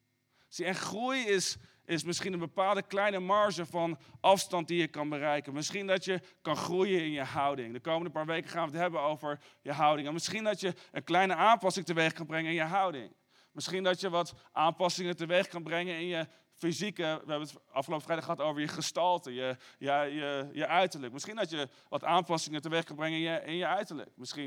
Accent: Arnhem, Gelderland, Netherlands; ik ben in Arnhem opgegroeid

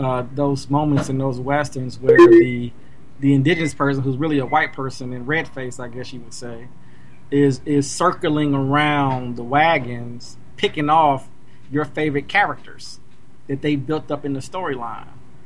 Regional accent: United States; growing up in America, you're told this story.

